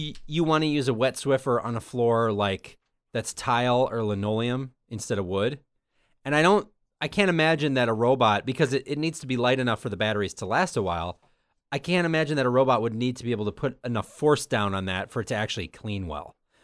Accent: Beaumont, Texas, United States; I'm from Beaumont, Texas, and in Beaumont, we got a saying.

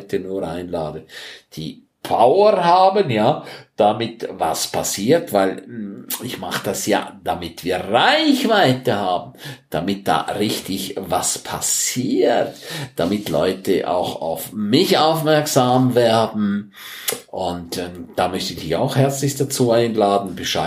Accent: St. Moritz, Graubünden, Switzerland; ich bin in meiner Heimat in St. Moritz

